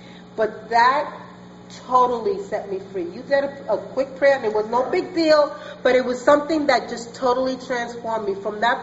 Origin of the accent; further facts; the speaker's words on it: Brooklyn, New York, United States; I come from Brooklyn, and I trusted not even my own mother.